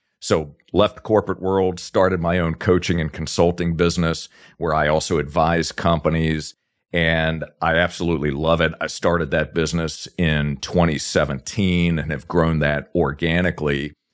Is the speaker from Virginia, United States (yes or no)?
yes; Virginia, United States; now in Florida, United States; Born and raised in Virginia. That's not where I live today. I'm actually in Florida, where I'm recording this from.